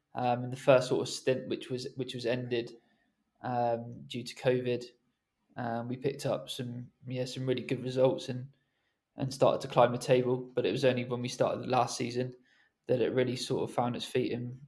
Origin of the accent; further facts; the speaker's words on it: South West England, United Kingdom; also born or lived in Devon; my parents moved. So originally I'm from Dorset.